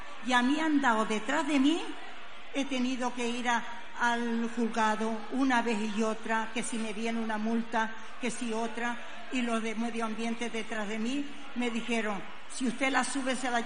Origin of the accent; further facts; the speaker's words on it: Cofete, Canary Islands, Spain; unos que no han vivido nunca Cofete tienen caserío, y yo que soy de Cofete, con 45 metros